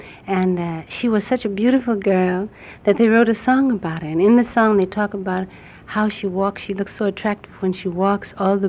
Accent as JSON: {"language": "English", "town": "Detroit", "region": "Michigan", "country": "United States", "tie": "born there", "said": "Well, I was born in Detroit."}